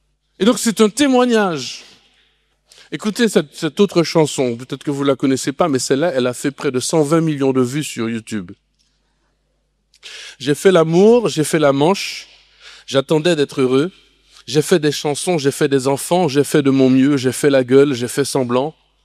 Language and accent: French; Martinique; Moi, je suis de Martinique, je ne connais pas ce genre de choses.